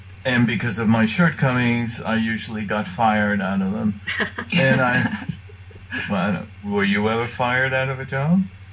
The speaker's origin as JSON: {"language": "English", "country": "Cuba", "moved": "yes", "lives_now": "United States", "said": "I come from Cuba. My family moved to the U.S. as refugees in 61."}